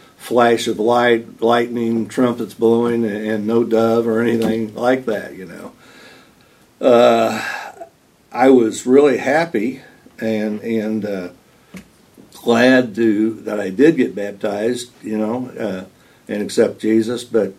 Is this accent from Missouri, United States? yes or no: yes; Sedalia, Missouri, United States; So, I was born in 1948 in Sedalia, Missouri, into a Christian family, and from my earliest memories, I mean, Mom and Dad took me to church, you know, and I was in Sunday school almost every Sunday